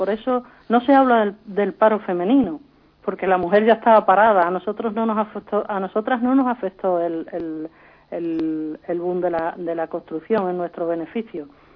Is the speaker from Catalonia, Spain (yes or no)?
no; Extremadura, Spain; porque en Extremadura en concreto somos la región europea, la novena región europea, con más paro femenino de toda Europa